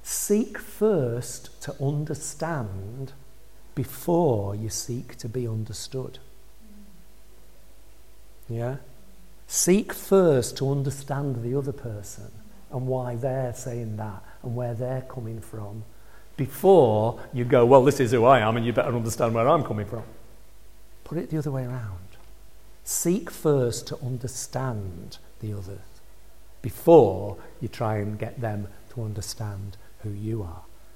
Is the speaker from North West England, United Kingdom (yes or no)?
yes; Manchester, North West England, United Kingdom; also born or lived in Leeds; now in Selby, United Kingdom; I grew up in Manchester. We lived most of our married lives in Leeds. We're city people. We come here to live in Selby.